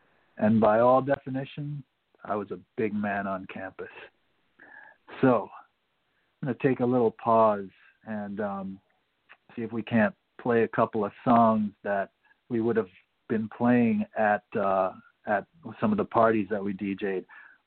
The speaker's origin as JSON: {"language": "English", "country": "Jamaica", "said": "of course, it's no secret that I'm from Jamaica."}